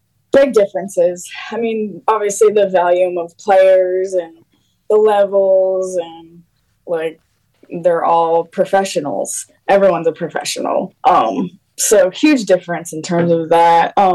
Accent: Rhode Island, United States; drive to the Cape because I am from Rhode Island. So it was just about an hour drive to Wareham every day.

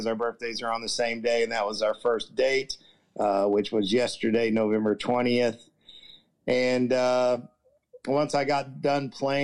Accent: Lawton, Oklahoma, United States; I grew up in Lawton, Oklahoma, right outside the military base, which was Fort Sill, and had four older brothers, and we grew up right outside the military base.

